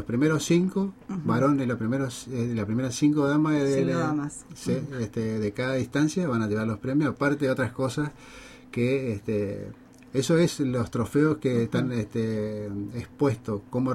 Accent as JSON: {"language": "Spanish", "town": "Paso de los Libres", "region": "Corrientes", "country": "Argentina", "tie": "born or raised there", "said": "Yo soy nacido acá en Paso del Libre, soy malcriado"}